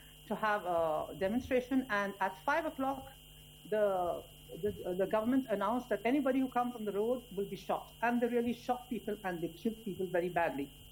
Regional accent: India; English is a second language; moved away as an adult; now in Iran; I was born and brought up in India, and I was about 22 years old or 21 years old when I came to Iran.

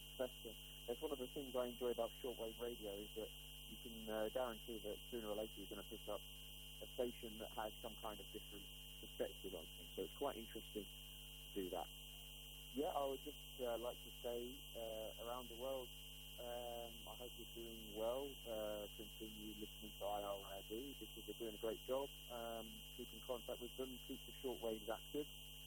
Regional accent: Leicester, East Midlands, United Kingdom; I'm from Leicester in England.

